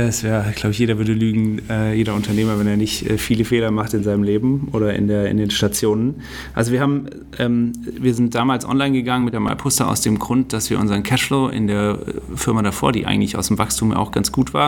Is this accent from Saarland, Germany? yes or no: yes; Saarland, Germany; Also ich bin eigentlich Saarländer